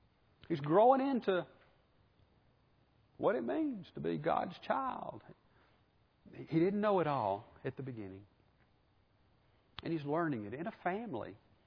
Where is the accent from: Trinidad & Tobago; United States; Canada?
United States; Birmingham, Alabama; I grew up in Birmingham, grew up at Vulcan.